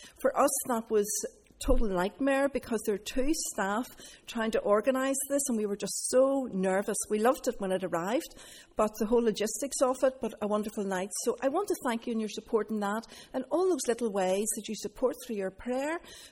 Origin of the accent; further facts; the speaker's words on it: Donaghadee, Northern Ireland, United Kingdom; I come from Donaghadee originally, and I don't know about you, but maybe we're just like this in Donaghadee, but we tend to be a wee bit nosy